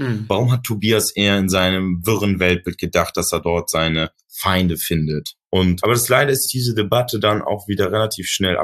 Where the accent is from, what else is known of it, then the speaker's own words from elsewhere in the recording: Berlin, Germany; Ich bin ja in Neukölln groß geworden